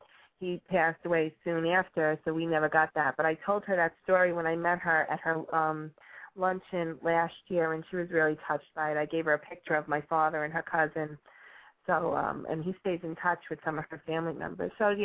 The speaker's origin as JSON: {"language": "English", "town": "Yonkers", "region": "New York", "country": "United States", "said": "You know, my father, she was raised in Scarsdale, and I'm from Yonkers."}